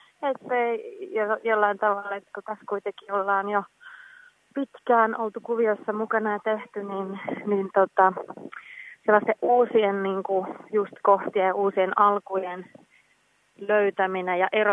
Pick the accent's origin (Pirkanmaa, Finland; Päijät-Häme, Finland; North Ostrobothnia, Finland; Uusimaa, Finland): Pirkanmaa, Finland; Orivesi; also born or lived in Tampere; mä oon syntyperäinen tamperelainen, että oon pari ensimmäistä elinvuotta Tampereella asunut ja sitten siinä Orivedellä Tampereen kupeessa nuoruuteni viettänyt ja sitten jossain kohtaa parikymppisenä palannut sitten Tampereelle vielä vähäksi aikaa asumaan